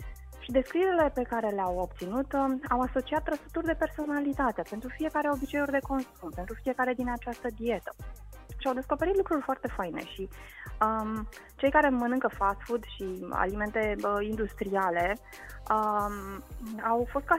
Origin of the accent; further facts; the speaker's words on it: Romania; aflând că sunt româncă